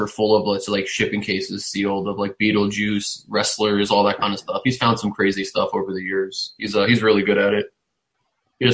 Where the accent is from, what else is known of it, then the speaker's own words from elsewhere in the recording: New Jersey, United States; Born and bred in Jersey, man. Yeah, I've never even been to the West Coast or anything yet.